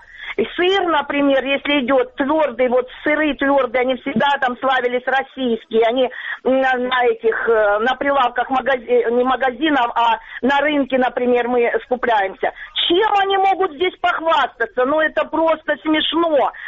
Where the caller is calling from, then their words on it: Donetsk Oblast, Ukraine; Это Донецкая область, оккупированная часть, вы слышите меня?